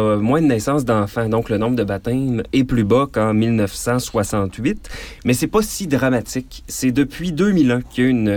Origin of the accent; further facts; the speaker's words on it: Quebec, Canada; Les autres, en tant que Québécois, on peut les connaître